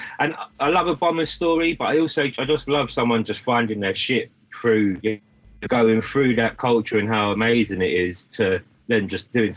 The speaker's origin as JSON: {"language": "English", "region": "London", "country": "United Kingdom", "tie": "born there", "said": "I was born in London. Growing up with my mum being Irish, there was this connection to Ireland"}